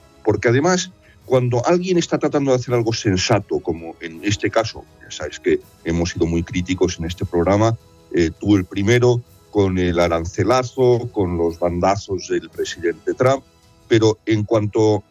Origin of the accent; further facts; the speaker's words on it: Spain; temas que más nos hace sentir orgullosos a los españoles es justamente nuestro deporte. Cuando yo llegué como embajador de España a la India